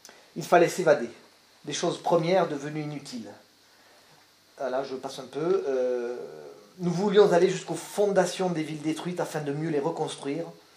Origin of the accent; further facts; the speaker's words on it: Toulouse, Occitanie, France; Moi, je suis toulousain. Je suis né à Toulouse.